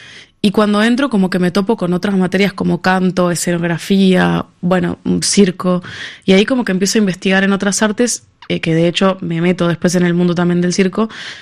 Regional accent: Buenos Aires, Argentina; yendo a mi casa. O sea, estoy yendo a Buenos Aires. La primera vez en mi vida que no me iba.

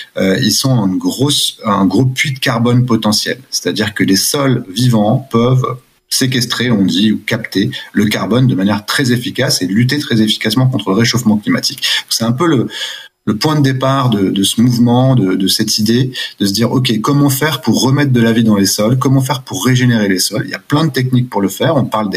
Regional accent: Nice, Provence-Alpes-Côte d'Azur, France; À Nice, en effet, ben, c'est ma ville natale. Donc, c'est un retour aux sources.

